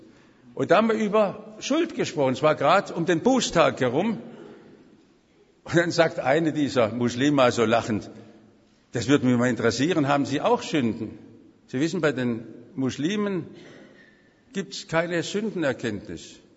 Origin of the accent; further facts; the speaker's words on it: Germany; Ich sage, ich bin doch Deutscher mit der Not von Geschichte.